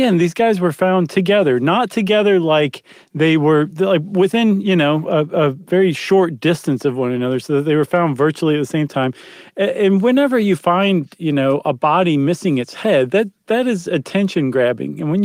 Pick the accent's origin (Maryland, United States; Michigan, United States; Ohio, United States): Ohio, United States; Toledo; Hey, man, I'm from Toledo. I can totally bag on Cleveland and Detroit. That's my birthright.